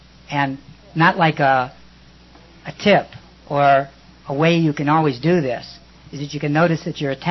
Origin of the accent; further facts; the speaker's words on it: Honolulu, Hawaii, United States; Commander … from Honolulu.